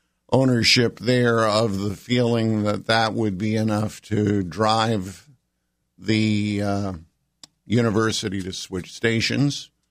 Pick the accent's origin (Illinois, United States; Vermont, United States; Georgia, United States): Vermont, United States; Burlington; because I grew up in the Burlington area. I've lived here my whole life.